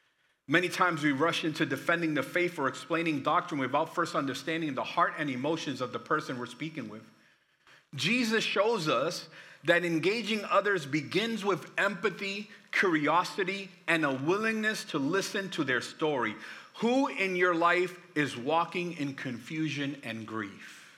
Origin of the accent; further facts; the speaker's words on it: Boston, Massachusetts, United States; Like I'm from Boston. I'm from the hood.